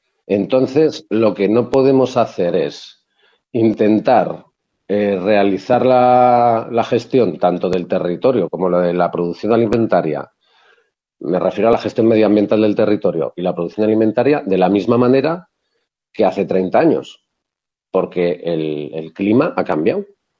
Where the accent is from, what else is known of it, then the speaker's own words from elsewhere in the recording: Vitoria, Basque Country, Spain; yo nací en Vitoria, y yo en Vitoria cuando era pequeño... las nevadas eran tremendas.